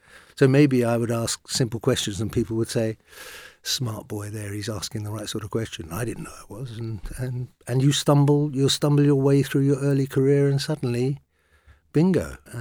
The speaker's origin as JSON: {"language": "English", "town": "Bermondsey", "region": "London", "country": "United Kingdom", "tie": "born or raised there", "accent": "Cockney", "said": "I'm a South London boy. I was born in Bermondsey, fashionable Bermondsey now, of course. It wasn't very fashionable when I was born in it. and I did have a broad Cockney accent."}